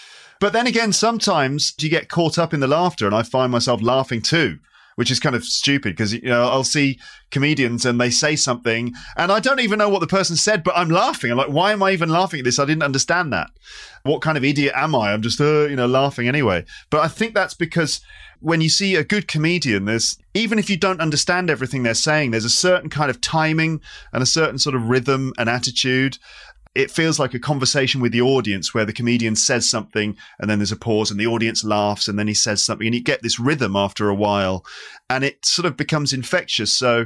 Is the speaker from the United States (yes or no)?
no; England, United Kingdom; So I'm from England. I mean, it's probably obvious based on my voice.